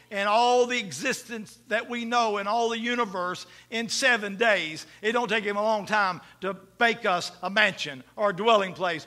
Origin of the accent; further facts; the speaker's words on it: the South, United States; we're from the South and we grew up in this Baptist belt, this Bible belt